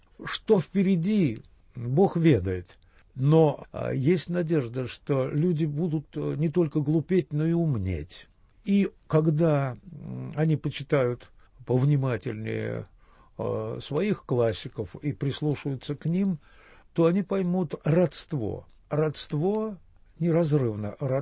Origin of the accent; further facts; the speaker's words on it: Odesa, Odesa Oblast, Ukraine; born there; Я не только родился в Одессе, моя жена украинка, встретились мы в Киеве